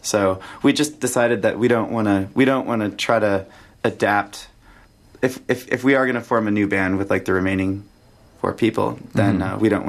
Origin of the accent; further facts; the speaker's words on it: Miami, Florida, United States; growing up in Miami